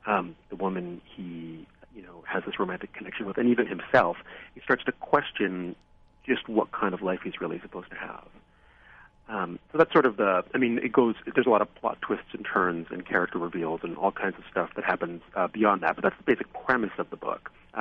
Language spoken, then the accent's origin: English; Vancouver, British Columbia, Canada; And then growing up in Vancouver after that, it was sort of like growing up in sort of the rubble of this futurism.